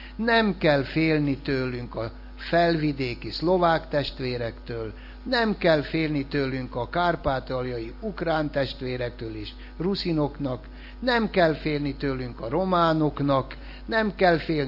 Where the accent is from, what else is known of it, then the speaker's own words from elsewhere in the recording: Hungary; Én június 4-én születtem. És magyar vagyok.